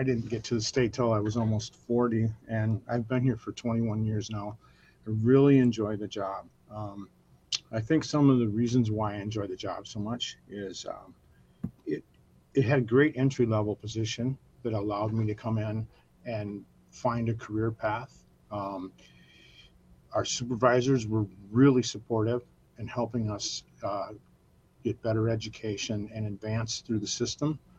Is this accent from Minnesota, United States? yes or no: yes; Minnesota, United States; I am from Southwest Minnesota.